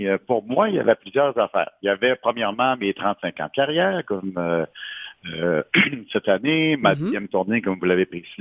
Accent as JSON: {"language": "French", "town": "Quebec City", "region": "Quebec", "country": "Canada", "said": "Moi, je viens de Québec."}